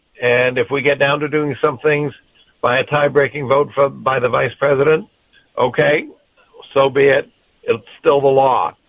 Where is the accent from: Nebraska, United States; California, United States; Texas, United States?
California, United States; when she would visit us where I was growing up in California, and when we would go see her at Hyde Park, New York, in the summertime.